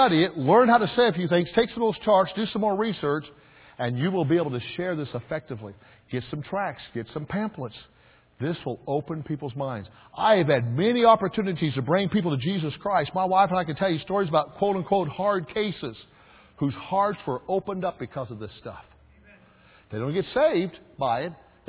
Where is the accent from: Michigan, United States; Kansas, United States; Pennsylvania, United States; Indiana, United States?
Kansas, United States; I grew up in Kansas. You ever heard of the Dust Bowl days?